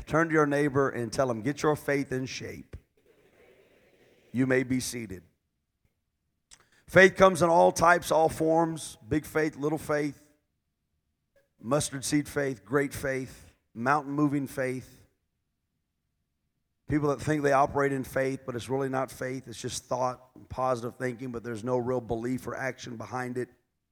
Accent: Texas, United States; I was raised right here in South Texas. Seguin, San Antonio, Floresville, Stockdale, all of these little areas, Lockhart, Luling, South Texas.

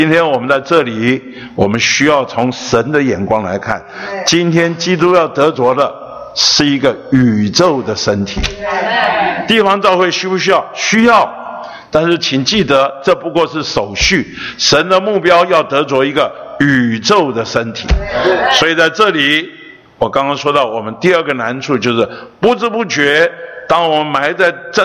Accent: Beitou, Taipei, Taiwan; 我说是，还在北投。因为我出生在北投，长大在北投，老了还在北投

